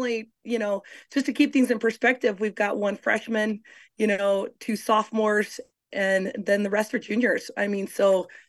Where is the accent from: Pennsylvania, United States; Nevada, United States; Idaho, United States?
Idaho, United States; I mean, and we're from Idaho, so we're dreaming big.